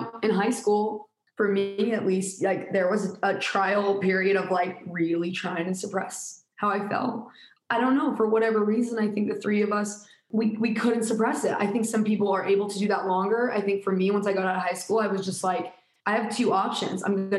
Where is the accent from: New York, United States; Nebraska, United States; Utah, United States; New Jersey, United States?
Utah, United States; we're from Utah. And so it's a very religious place.